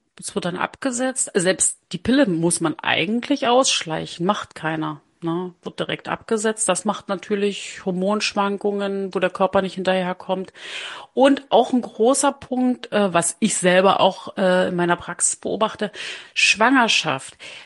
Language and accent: German; East Germany, Germany; wir sind ja alle in der DDR groß geworden.